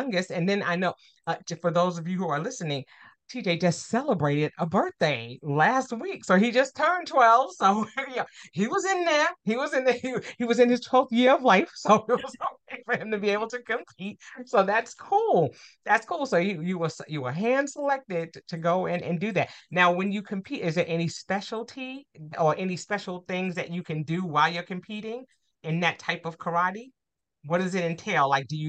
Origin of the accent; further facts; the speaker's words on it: New York, United States; now in Atlanta, United States; I'm originally from New York, so they just started back a couple of days ago too.